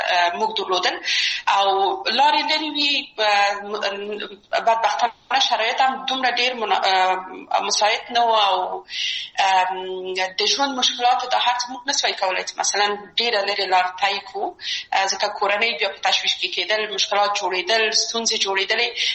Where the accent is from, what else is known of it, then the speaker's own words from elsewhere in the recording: Kabul, Afghanistan; زه اصلا د میدان وردګ ولایت یم او په کابل کې بیا زیږیدلی یم. په کابل کې زیږیدلی یم، په کابل کې لویه سوم، په کابل کې مې درسونه وویل او ټول کارونه او فعالیتونه مې په کابل کې و.